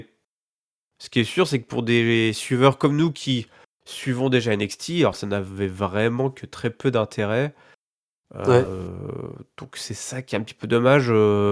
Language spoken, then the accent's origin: French; Kentucky, United States; je viens du Kentucky